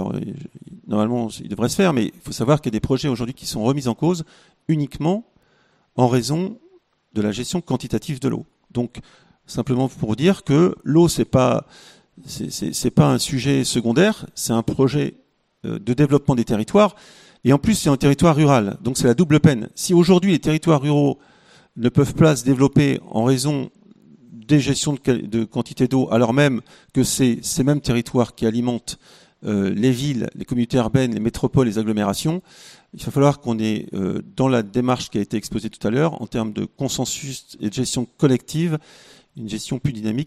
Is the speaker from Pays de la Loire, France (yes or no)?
yes; Pays de la Loire, France; chez nous, en Anjou, là où il y a les meilleurs vins